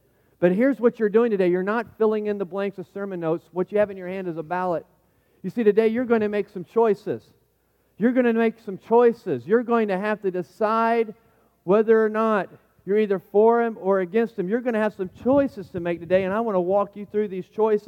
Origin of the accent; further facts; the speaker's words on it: Newport News, Virginia, United States; I can remember growing up in Newport News